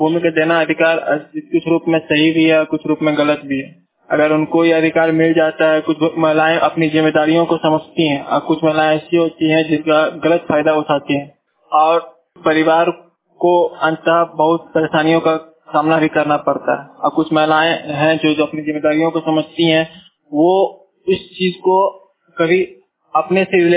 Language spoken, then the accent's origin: Hindi; Jammu, Jammu and Kashmir, India; और मैं जम्मू जिले का रहने वाला हूँ।